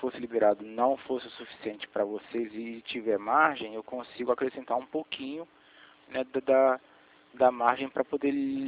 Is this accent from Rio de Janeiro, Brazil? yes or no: yes; Rio de Janeiro, Brazil; Eu sou aqui do Rio de Janeiro.